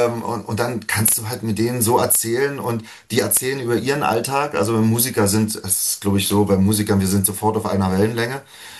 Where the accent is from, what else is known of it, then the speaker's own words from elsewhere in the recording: Germany; erstmal, also als Deutscher schon eine Ehre